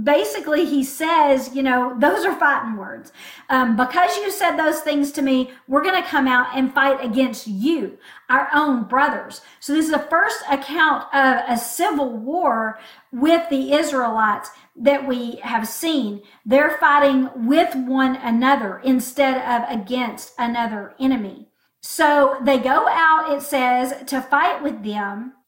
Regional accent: United States; Obviously, I, as an American, am also not pronouncing this word correctly

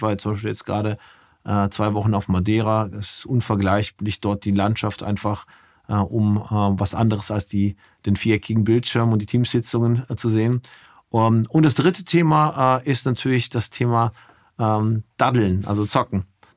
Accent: Krefeld, North Rhine-Westphalia, Germany; Also ich komme aus Krefeld, aus dem Rheinland. Da habe ich vorher gewohnt und Meine Wurzeln habe ich sogar, also ein Teil meiner Eltern, die Hälfte ist aus Bulgarien.

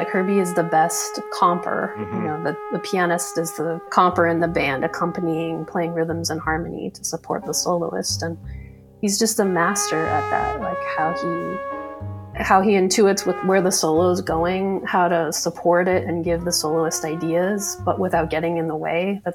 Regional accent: Calgary, Alberta, Canada; now in New York, United States; you know, I grew up in Calgary and went to school in Toronto for jazz piano. And then I moved to New York

